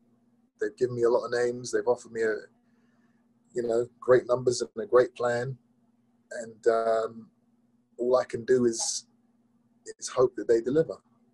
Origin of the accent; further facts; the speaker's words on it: England, United Kingdom; But I love fighting in England. I love fighting in my home country.